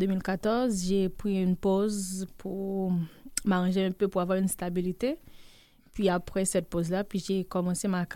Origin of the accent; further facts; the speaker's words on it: Haiti; born there; moved away; Mais bien sûr, je suis née en Haïti. Au contraire, je suis arrivée ici en février 2014.